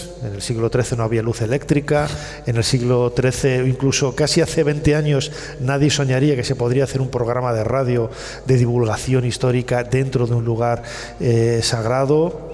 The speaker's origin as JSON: {"language": "Spanish", "town": "León", "region": "Castile and León", "country": "Spain", "said": "Aquí todos los componentes del programa de Ser Historia somos de León y estamos muy orgullosos de la catedral de nuestra ciudad"}